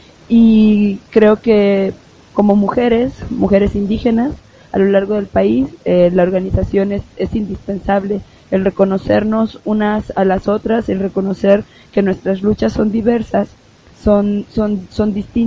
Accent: Juchitán de Zaragoza, Oaxaca, Mexico; soy afrozapoteca del Istmo de Tehuantepec, de Juchitán de Zaragoza, Oaxaca.

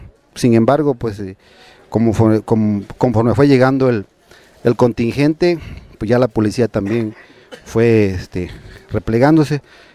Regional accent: Chiapas, Mexico; Bien, yo soy de Chiapas.

